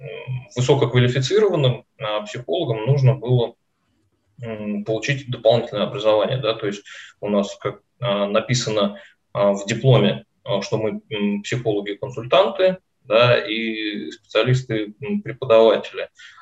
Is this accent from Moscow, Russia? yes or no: no; Nizhny Novgorod, Nizhny Novgorod Oblast, Russia; Я сам из Нижнего Новгорода. Сейчас тут и прибываю.